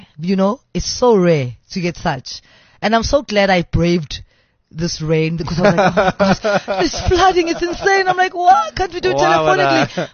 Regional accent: Johannesburg, Gauteng, South Africa; Orlando West. You mean in my Orlando West.

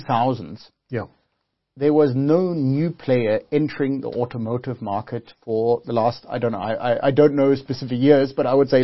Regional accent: South Africa; I've been now back in South Africa for 1 year. I grew up in South Africa, but I've spent the last 20 years abroad.

